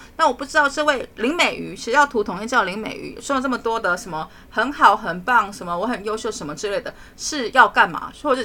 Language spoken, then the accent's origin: Chinese; Taiwan; 因为我们是台湾人